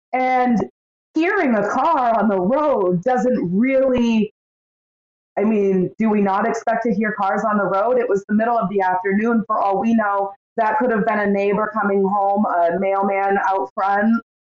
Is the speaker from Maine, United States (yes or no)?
yes; Maine, United States; So I'm also from Maine, where we have homesteads here.